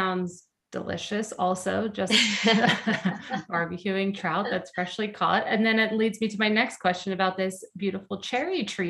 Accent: Pennsylvania, United States; my family growing up in Pennsylvania, we would go up to Vermont every year in the summer to a lake with a cabin.

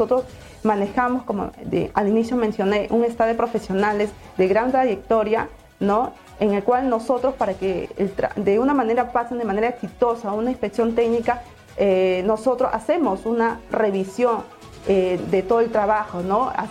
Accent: La Libertad, Peru; también en el cual yo soy de la Tierra de la Libertad

